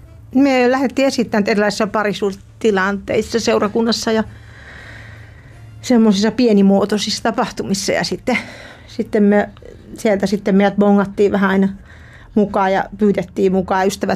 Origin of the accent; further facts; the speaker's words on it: Juva, South Savo, Finland; Mä oon Juvalta kotoisin, siitä läheltä Mikkeliä.